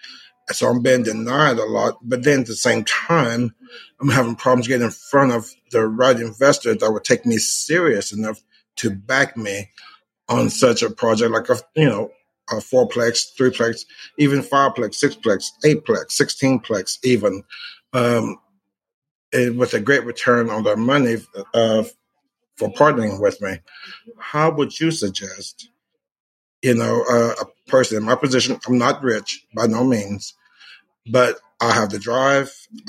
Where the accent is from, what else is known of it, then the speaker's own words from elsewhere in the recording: Oklahoma City, Oklahoma, United States; I'm from Oklahoma City. I am 62 years old.